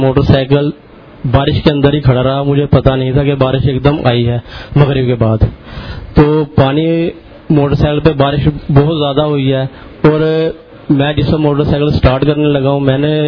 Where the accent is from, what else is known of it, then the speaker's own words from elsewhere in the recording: Sargodha, Punjab, Pakistan; میں سرگودا سے آیا ہوں.